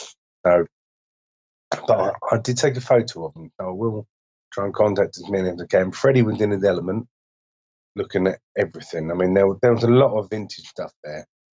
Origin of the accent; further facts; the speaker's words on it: England, United Kingdom; I mean, we're English, we invented the queue, we're good at it.